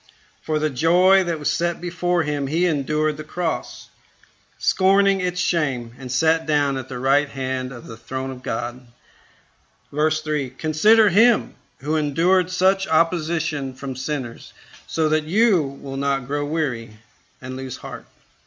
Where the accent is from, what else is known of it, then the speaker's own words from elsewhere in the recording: Georgetown, Texas, United States; I'm from Austin, Texas area, specifically Georgetown.